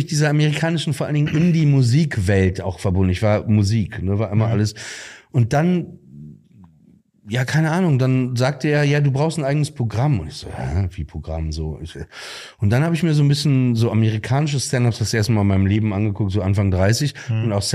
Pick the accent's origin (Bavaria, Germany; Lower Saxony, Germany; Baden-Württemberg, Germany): Lower Saxony, Germany; Papenburg; Ich bin 29 Jahre alt, ich komme aus Papenburg im Emsland. Ich bin Jude.